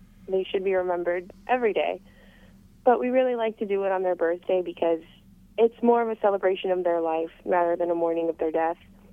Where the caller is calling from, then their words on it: California, United States; I'm calling from San Diego County, California.